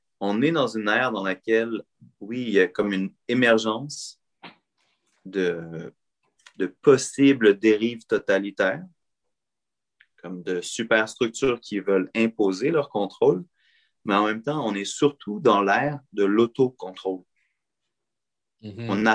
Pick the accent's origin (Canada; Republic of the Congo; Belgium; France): Canada; Montreal, Quebec; je savais, en tant que Montréalais, puis Montréalais d'origine depuis plusieurs générations